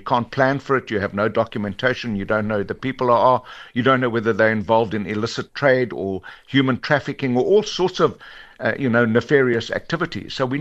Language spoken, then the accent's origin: English; South Africa; We are a sovereign state. We're proudly South African